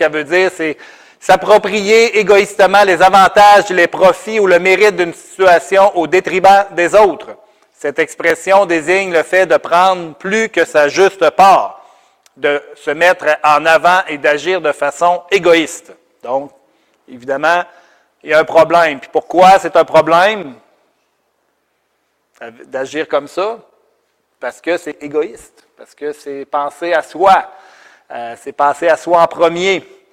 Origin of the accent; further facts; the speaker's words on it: Sainte-Foy, Quebec, Canada; Chez nous, à Sainte-Foy, il y a beaucoup d'immigrants